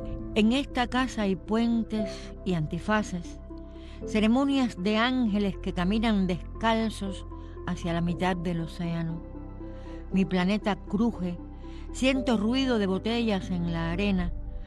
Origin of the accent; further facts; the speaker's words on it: Cuba; moved away; Hace poco tiempo descubrí que yo no me fui de Cuba un día, sino que a Cuba la fueron yendo de mí poco a poco